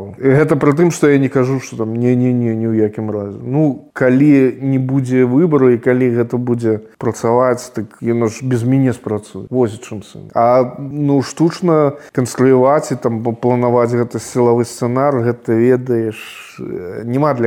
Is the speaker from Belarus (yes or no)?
yes; Gomel Region, Belarus; мы белорусы все, але вот есть белорусы. беларусы по лесу, есть беларусы по низовье. Ну вот я по низовец, кремлевец. Гомель это нифига не Полесье, скажем.